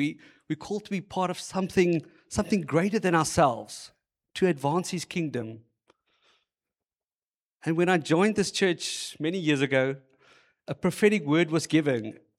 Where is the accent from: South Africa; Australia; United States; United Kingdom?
South Africa; Bloemfontein, Free State; I grew up in Bloemfontein. Don't hold that against me. And I'm turning 50 this year.